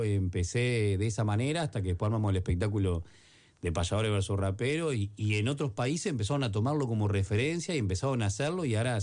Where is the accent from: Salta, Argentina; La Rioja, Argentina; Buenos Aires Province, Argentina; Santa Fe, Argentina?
Buenos Aires Province, Argentina; Dolores; que en mi pueblo, en Dolores, cerramos el mes del payador el 31 de julio